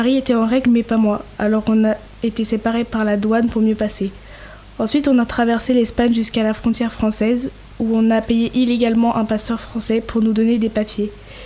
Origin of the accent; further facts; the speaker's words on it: Viana do Castelo, Norte, Portugal; moved away as an adult; Le 9 septembre 1971, moi, mon mari et quelques amis, on est partis de Viana de Castelo au Portugal.